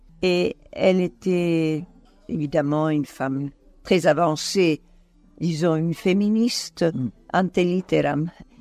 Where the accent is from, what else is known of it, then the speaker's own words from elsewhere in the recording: Rome, Lazio, Italy; born there; first language Italian; French is a second language; Moi, je suis née à Rome. Ma langue maternelle, c'est l'italien.